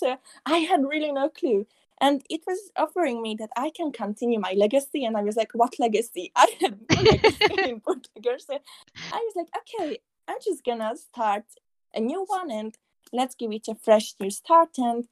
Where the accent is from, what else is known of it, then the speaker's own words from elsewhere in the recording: Hungary; English is a second language; Well, I'm from Europe, a small country called Hungary.